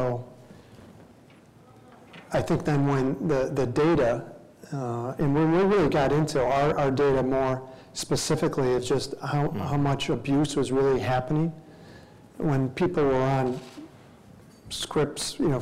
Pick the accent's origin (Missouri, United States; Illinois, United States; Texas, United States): Illinois, United States; Chicago; now in Detroit, United States; I grew up in Chicago, so my dad's side of the family was Cubs fans, my mother's side of the family was White Sox fans